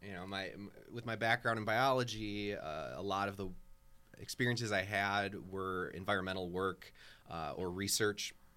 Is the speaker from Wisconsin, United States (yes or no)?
yes; Milwaukee, Wisconsin, United States; Yeah, I'm actually from Milwaukee.